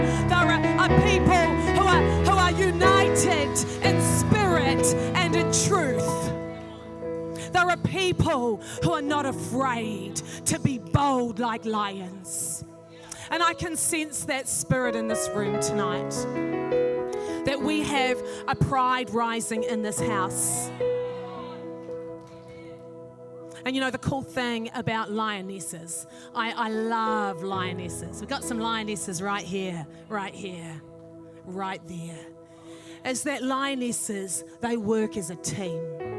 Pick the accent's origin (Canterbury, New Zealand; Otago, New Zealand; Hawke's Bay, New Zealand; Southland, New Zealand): Otago, New Zealand; It is absolute honor to be in the Hawke's Bay region. I'm from Otago.